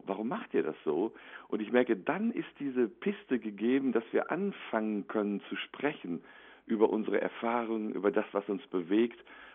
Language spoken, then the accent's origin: German; Attendorn, North Rhine-Westphalia, Germany; ich erinnere mich immer an meine Heimatstadt Attendorn im Sauerland.